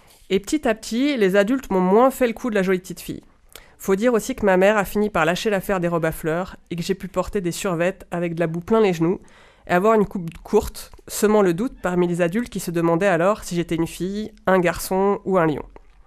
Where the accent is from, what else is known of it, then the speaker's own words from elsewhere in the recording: Bourg-en-Bresse, Auvergne-Rhône-Alpes, France; mon enfance à Bourg-en-Bresse dans les années 90.